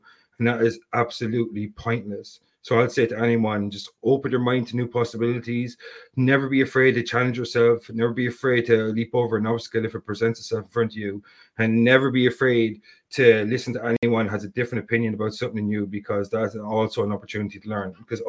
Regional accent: England, United Kingdom; accent: Midlands; my accent, like I'm from the Midlands, so we kind of mispronounce certain words, like even though like I'd be considered well spoken enough, that like a TH becomes a D and stuff like that. And we drop letters at the end of certain words.

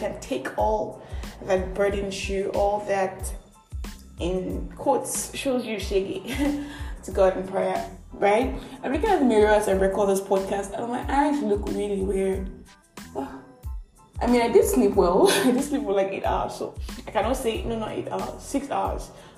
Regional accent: Nigeria; I am that Nigerian Christian dog colleague, and this is another episode of Just Talk.

